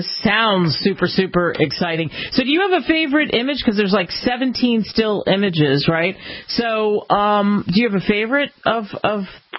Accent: Pennsylvania, United States; I mean, look, I grew up outside of Philly.

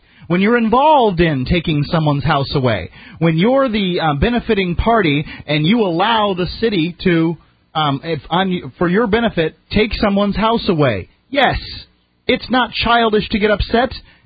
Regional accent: United States; But as an American, it did affect me because when they took away her property rights, they took away mine too.

